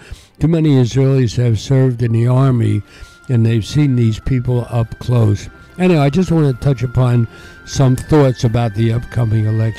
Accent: Philadelphia, Pennsylvania, United States; when I grew up in Philadelphia, everybody I knew, every Jew that I knew, voted for the Democratic Party.

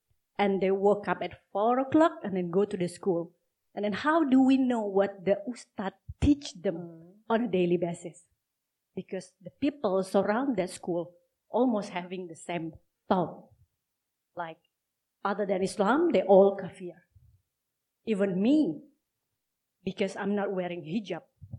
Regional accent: West Sumatra, Indonesia; just 19 hours from that area, it is West Sumatra, well, where people in my hometown lives, democratic lives happily. We have Chinese, we have Indians, we have full tolerance.

